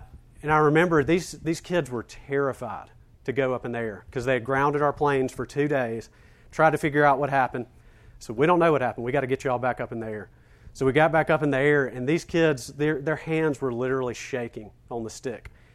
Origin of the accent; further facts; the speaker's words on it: Senatobia, Mississippi, United States; I grew up in Senatobia, Mississippi, a flaming racist.